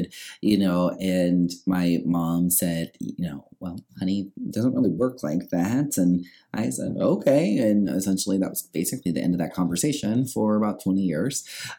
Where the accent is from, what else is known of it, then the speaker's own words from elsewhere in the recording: Illinois, United States; Yeah, so I'm originally from the cornfields of Illinois. I was raised in a small town and first generation college student.